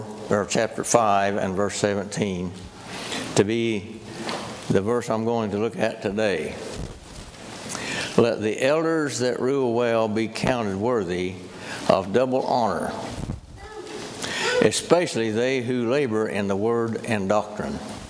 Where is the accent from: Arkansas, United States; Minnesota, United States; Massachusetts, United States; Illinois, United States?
Illinois, United States; Ridge Farm; I come from Ridge Farm, Illinois. And I am a farmer